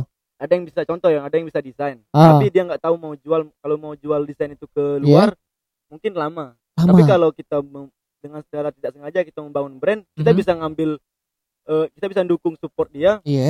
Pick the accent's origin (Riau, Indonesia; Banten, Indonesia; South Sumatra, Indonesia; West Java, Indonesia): South Sumatra, Indonesia; Muara Enim; now in Palembang, Indonesia; Tapi kalau di sebenarnya aku tuh di dari kecil tuh di Muara Enim.